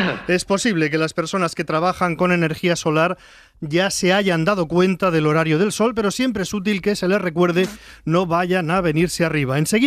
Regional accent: Spain; Al fin y al cabo somos españoles.

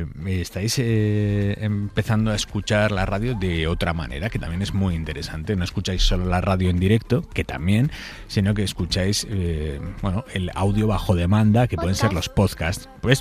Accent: San Sebastián, Basque Country, Spain; yo soy de San Sebastián y tengo a toda mi familia allí, mi padre, mis hermanos.

